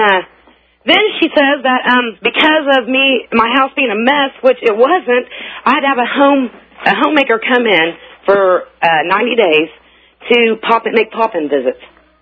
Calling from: Indiana, United States

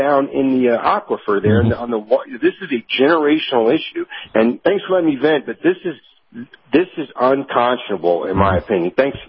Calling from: Tennessee, United States; up in Tennessee here.

